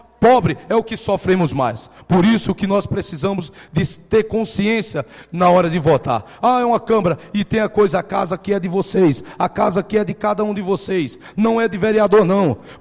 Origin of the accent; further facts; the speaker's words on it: Paraíba, Brazil; moved away; nós viemos da Paraíba, não tenho vergonha de falar isso. Nós viemos da Paraíba sem nada